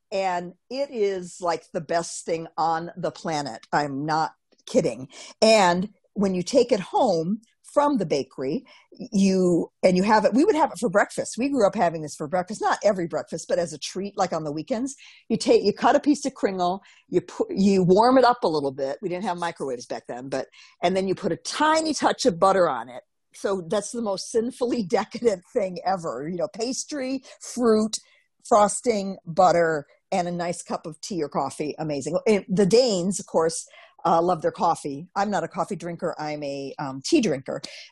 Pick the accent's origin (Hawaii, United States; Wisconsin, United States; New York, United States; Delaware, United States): Wisconsin, United States; Racine; So growing up in Racine, and also Racine is famous for Frank Lloyd Wright, a few of his buildings.